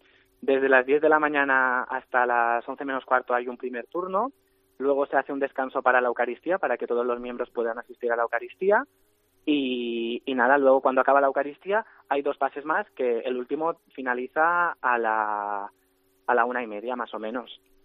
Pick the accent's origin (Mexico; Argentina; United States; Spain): Spain; Balearic Islands; nuestra cultura, nuestra lengua, nuestra identidad como pueblo mallorquín